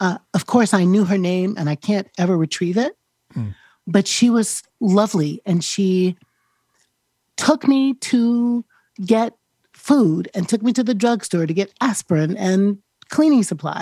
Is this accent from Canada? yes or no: no; Chicago, Illinois, United States; I grew up in Chicago.